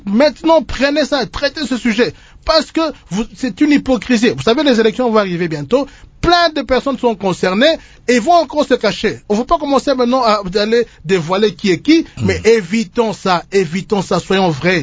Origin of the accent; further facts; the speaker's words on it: DR Congo; Mais nous sommes tous des Congolais. Il n'y a pas quelqu'un qui est plus Congolais que l'autre.